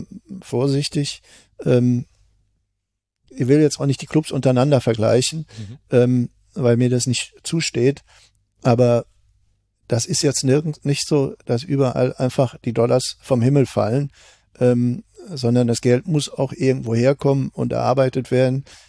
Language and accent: German; Leverkusen, North Rhine-Westphalia, Germany; Klar, ich komme aus Leverkusen.